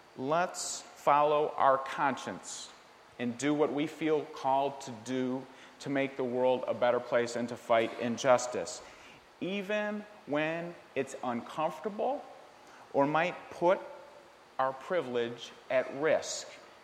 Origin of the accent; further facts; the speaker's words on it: Oak Park, Illinois, United States; Hazel was the key leader in my hometown, Oak Park, Illinois, contiguous suburb of Chicago.